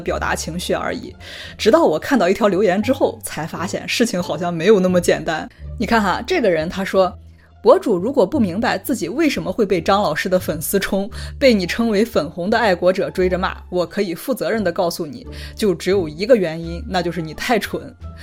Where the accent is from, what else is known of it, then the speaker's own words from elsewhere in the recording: China; 作为一个中国人，我却非常的理解他们，因为我们从小到大受到的教育就是这个样的。